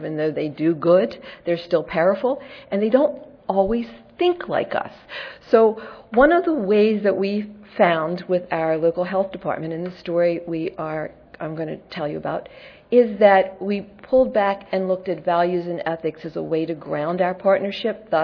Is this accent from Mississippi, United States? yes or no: no; Virginia, United States; I'm from Virginia, so you could figure that out.